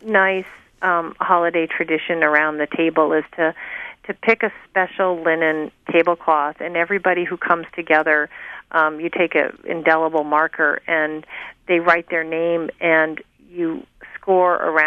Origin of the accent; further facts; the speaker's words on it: New England, United States; I grew up in New England, and we always had pot roast or some meat on Christmas Eve.